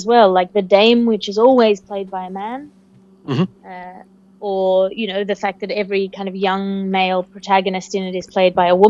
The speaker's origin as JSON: {"language": "English", "country": "Australia", "said": "So as an Australian actor"}